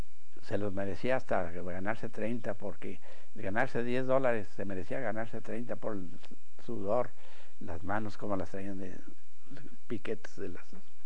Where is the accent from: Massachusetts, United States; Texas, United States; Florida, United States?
Texas, United States; El Paso; born there; Le digo, no, pues es que yo nací en El Paso, Texas